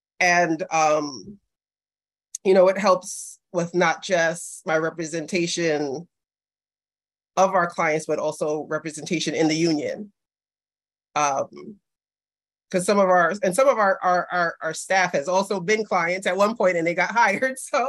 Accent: Brooklyn, New York, United States; because I was born and raised in Brooklyn

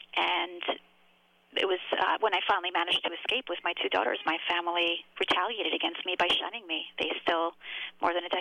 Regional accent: New York City, New York, United States; So I grew up in New York City, and but it was in a very insular religious community where forced marriage and child marriage are very much the norm.

